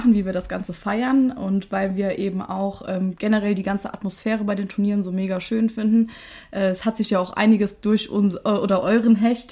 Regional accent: Nassau, Rhineland-Palatinate, Germany; Wir kommen, also meine Schwester und ich, wir kommen aus Nassau

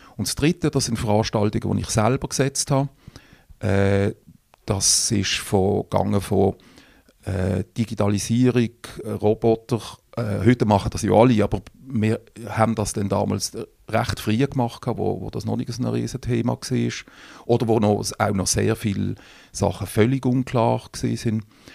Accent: Riehen, Basel-Stadt, Switzerland; now in Basel, Switzerland; Geboren bin ich in Basel, aufgewachsen in Riechen. Und dann eigentlich seit 19 oder 20 wohne ich in Basel

